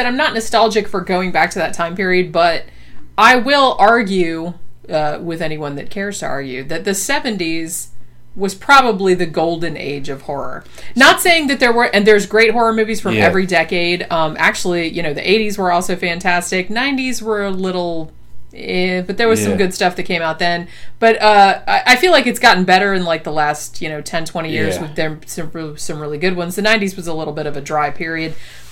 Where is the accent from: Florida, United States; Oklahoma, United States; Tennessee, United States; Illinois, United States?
Florida, United States; Daytona Beach; I grew up in Daytona Beach, which is kind of rednecky. It's still kind of rednecky. It's a lot bigger now than when I was growing up.